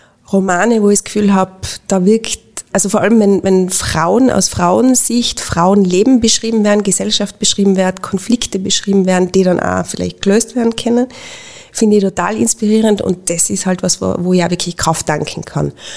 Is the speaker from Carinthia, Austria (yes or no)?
no; Innsbruck, Tyrol, Austria; Ich bin Frau, ich bin Innsbruckerin, ich bin Sozialdemokratin.